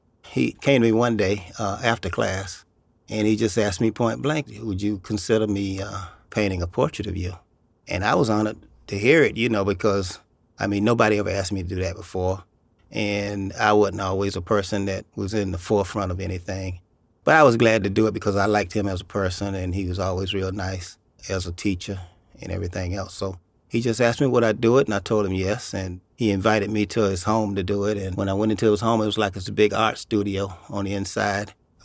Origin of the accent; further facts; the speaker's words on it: Southern United States, United States; I'm from the South, you know, that's the Bible Belt.